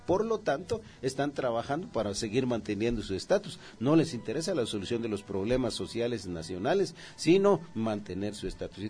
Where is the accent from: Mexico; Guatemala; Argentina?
Guatemala; Nosotros en el 2015, como pueblo, como guatemaltecos, nos dejamos llevar